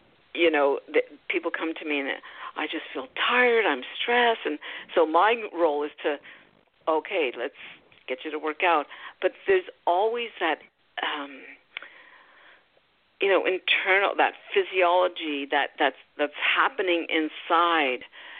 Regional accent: Canada; You know, I'm from Canada.

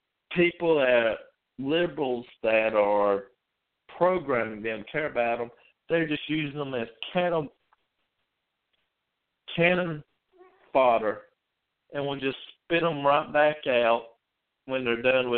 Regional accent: North Carolina, United States; and then in my home state of North Carolina, from the very beginning, he had a 12-point lead.

